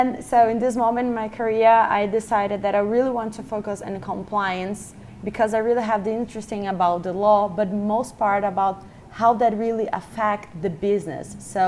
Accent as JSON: {"language": "English", "country": "Brazil", "second_language": "English", "said": "So just a quick background, I'm from Brazil"}